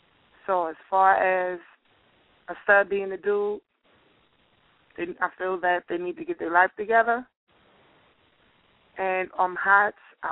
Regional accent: Brooklyn, New York, United States; And I'm from Brooklyn, so that tells you.

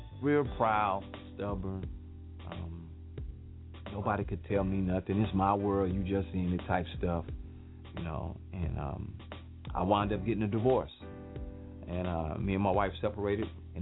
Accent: Port Arthur, Texas, United States; I grew up in Port Arthur, Texas. I fell in love with hip-hop at the early age of maybe like 12. I've kind of been known as the person that brought hip-hop to Port Arthur.

